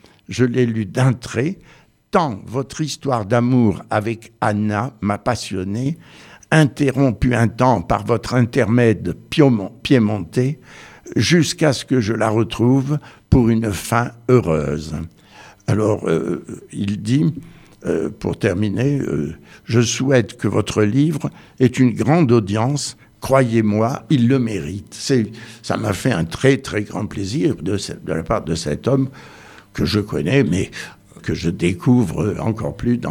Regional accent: Digne, Provence-Alpes-Côte d'Azur, France; c'est à Digne que j'ai vécu toute mon enfance, c'est à Digne que je suis revenu au moment de ma retraite.

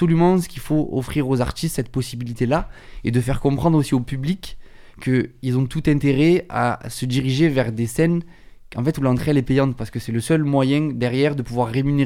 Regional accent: Marseille, Provence-Alpes-Côte d'Azur, France; c'est ok, on est marseillais, il n'y a pas grand-chose.

